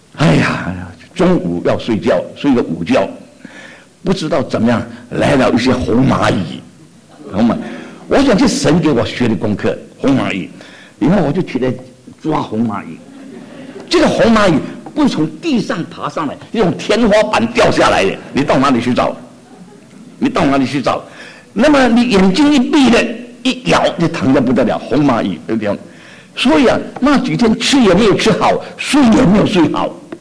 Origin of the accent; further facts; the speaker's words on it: Fujian, China; 我是福建人，我福建人吃早饭，大概你北方人也差不多嘛。